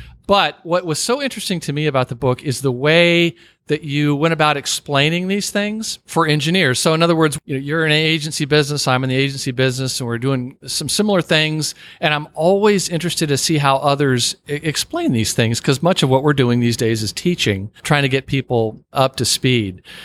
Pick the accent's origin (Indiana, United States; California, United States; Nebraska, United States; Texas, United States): Texas, United States; Well, as I may have mentioned to you before, I did some growing up in Texas